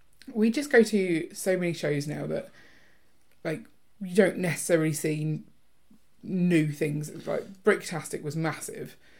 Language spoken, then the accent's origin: English; Croydon, London, United Kingdom; they don't know I'm from Croydon.